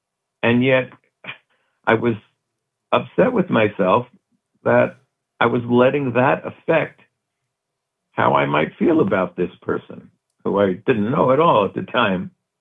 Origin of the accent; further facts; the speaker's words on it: Brooklyn, New York, United States; I grew up, born and raised in Brooklyn, New York, in an underprivileged area, very mixed in all ways, ethnically, economically, religions.